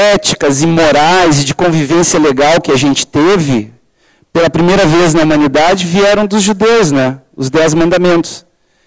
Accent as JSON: {"language": "Portuguese", "country": "Brazil", "said": "Sou brasileiro, sou casado, completo 50 anos dia 26 de julho."}